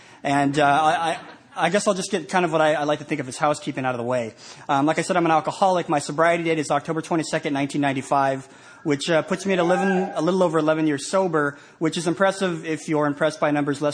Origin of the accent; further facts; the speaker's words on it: Denver, Colorado, United States; I grew up in Denver, Colorado. It's a wonderful city as well.